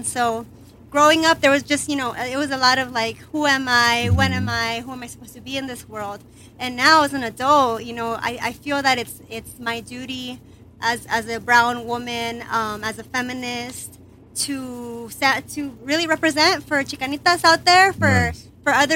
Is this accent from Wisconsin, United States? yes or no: no; Los Angeles, California, United States; Well, growing up in Southeast LA, it's very Mexican. It's very highly concentrated in immigrant Mexicans. My parents are from Mexico.